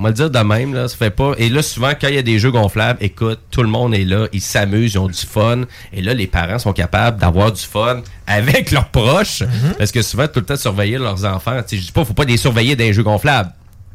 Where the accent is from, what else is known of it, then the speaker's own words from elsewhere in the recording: Quebec, Canada; Non, regarde, parce que je suis un beauceron.